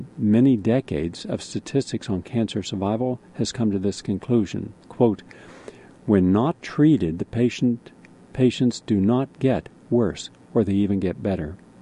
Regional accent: the South, United States; I'm from the South. We love rutabaga down there, and yams, and sweet potatoes, and parsnips, and turnips.

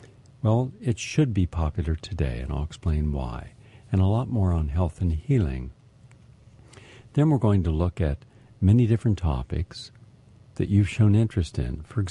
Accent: Appalachia, United States; Well, I grew up in Appalachia.

